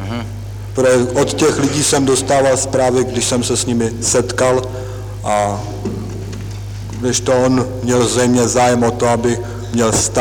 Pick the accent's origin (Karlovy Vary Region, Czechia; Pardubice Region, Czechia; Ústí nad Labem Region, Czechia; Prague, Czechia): Prague, Czechia; born there; Já pocházím z rodiny buržoázního novináře. Narodil jsem se v Praze a po vychození obecné školy jsem studoval na klasickém gymnáziu.